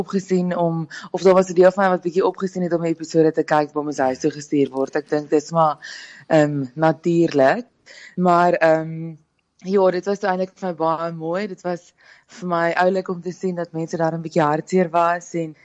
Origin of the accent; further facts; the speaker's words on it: KwaZulu-Natal, South Africa; now in Pretoria, South Africa; ek kom van KwaZulu-Natal af en ek bly nou in Pretoria